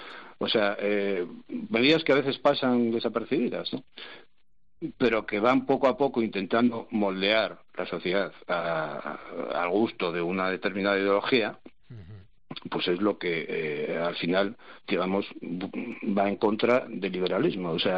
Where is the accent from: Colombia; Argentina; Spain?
Spain; Asturias; yo soy asturiano